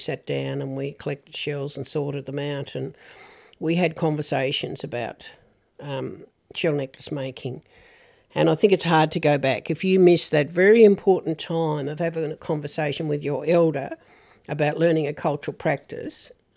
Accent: Cape Barren Island, Tasmania, Australia; I can remember as a young child growing up on Cape Barron

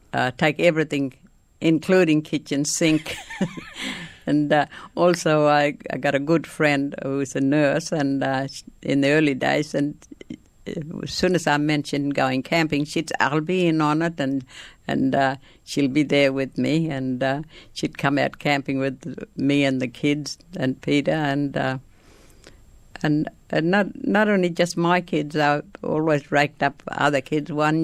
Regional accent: Coober Pedy, South Australia, Australia; also born or lived in Bulganya Station; it's not that far from Coober Pedy, but I grew up around Coober Pedy and Lake Phillips and all like that.

